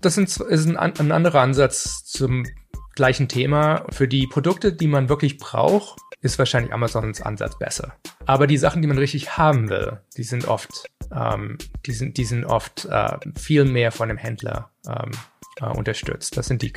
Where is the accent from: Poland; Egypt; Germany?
Germany; Koblenz, Rhineland-Palatinate; Ich bin Koblenz in der Innenstadt aufgewachsen und habe ein bisschen woanders gelebt, wegen meiner Ausbildungszeit, ein bisschen in Nürnberg. Aber außerhalb davon bin ich in Koblenz aufgewachsen, bin Schengelkind.